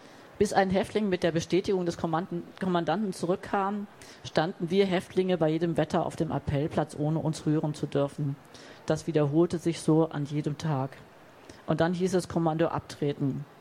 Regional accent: Cologne, North Rhine-Westphalia, Germany; Der eine war ein Genosse aus Köln am Rhein, meiner Heimatstadt.

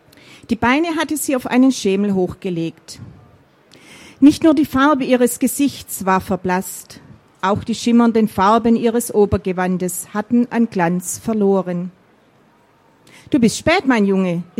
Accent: Ellwangen, Baden-Württemberg, Germany; Ich komme aus Ellwangen in Baden-Württemberg

